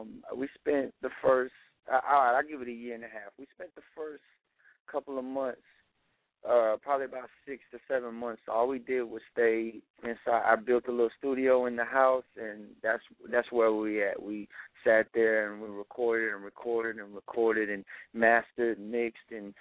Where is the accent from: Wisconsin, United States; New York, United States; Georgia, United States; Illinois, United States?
New York, United States; Like, I mean, me, I'm originally from New York. My family's from New York